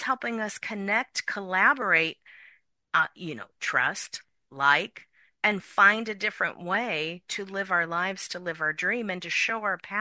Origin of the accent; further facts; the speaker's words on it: California, United States; Coming from Silicon Valley, growing up in Silicon Valley, and now working with tech